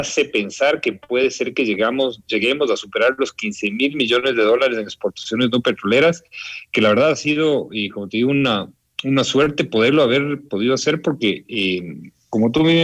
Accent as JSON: {"language": "Spanish", "country": "Ecuador", "said": "lo que sí nos puede dejar tranquilos como ecuatorianos es que supimos reaccionar bien"}